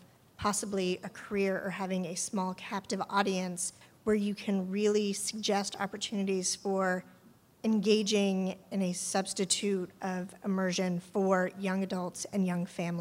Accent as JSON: {"language": "English", "town": "Pittsburgh", "region": "Pennsylvania", "country": "United States", "said": "from Pittsburgh, Pennsylvania."}